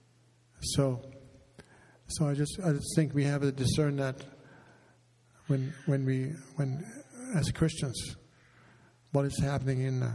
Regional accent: Denmark; English is a second language; When I grew up in Denmark, there was a very much a rebellion against any kind of institution.

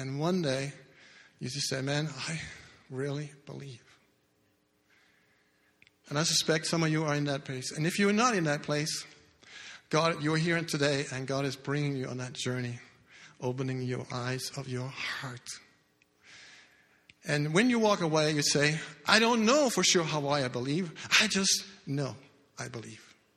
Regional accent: Denmark; I grew up in Denmark. And I had no contact with Christianity, except my dad had a little bit of faith

